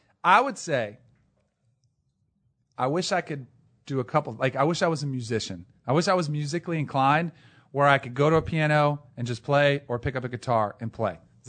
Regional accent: Florida, United States; I grew up in South Florida. We didn't really have Zambonis.

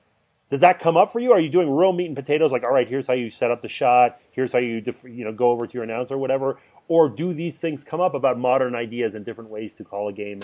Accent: Montreal, Quebec, Canada; Hockey, well, I grew up in Montreal.

